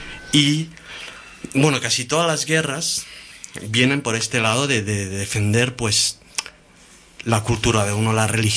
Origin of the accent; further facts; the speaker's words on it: Catalonia, Spain; yo pertenezco, a ver, de padres gallegos, pero soy catalán